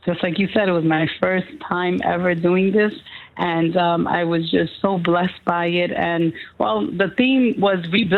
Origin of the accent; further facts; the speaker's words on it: Bronx, New York, United States; You know, I'm from the Bronx